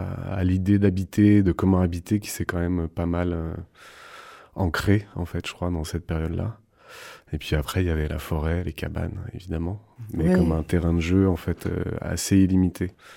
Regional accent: Nouvelle-Aquitaine, France; j'ai grandi en Creuse, un tout petit village, où il y avait 10 habitants au milieu de la forêt.

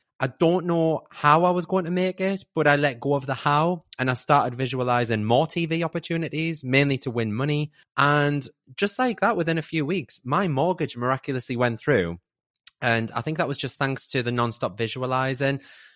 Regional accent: Newcastle upon Tyne, North East England, United Kingdom; I'm 35. I'm from Newcastle.

